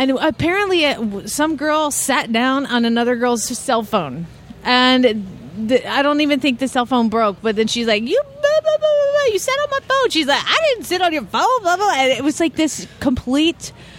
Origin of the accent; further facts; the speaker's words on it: Phoenix, Arizona, United States; from Phoenix, Arizona, here in sunny, beautiful, warm, beautiful Philadelphia.